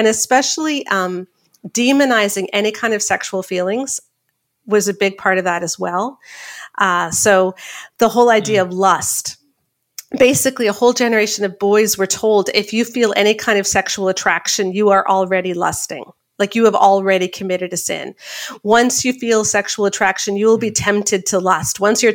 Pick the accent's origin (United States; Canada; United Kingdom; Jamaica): Canada; accent: Canadian; And I'm in Canada. That's why my accent's funny.